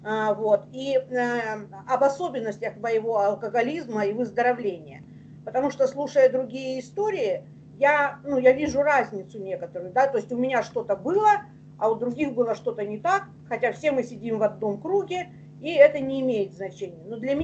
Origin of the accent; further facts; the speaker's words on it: Ukraine; born there; а сама я родилась на Украине, а училась в Ленинграде